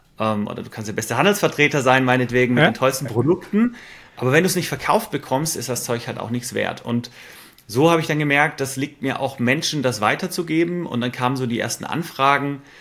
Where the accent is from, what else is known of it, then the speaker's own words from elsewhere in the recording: Stuttgart, Baden-Württemberg, Germany; now in Switzerland; Ecke Stuttgart, da aufgewachsen.